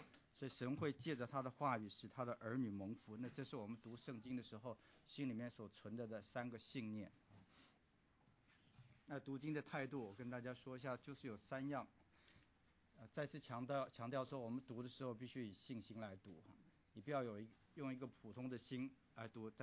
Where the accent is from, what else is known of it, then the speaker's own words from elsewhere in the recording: Taiwan; 像我们从台湾来的男孩子以前当过兵哈，受过那个军训哈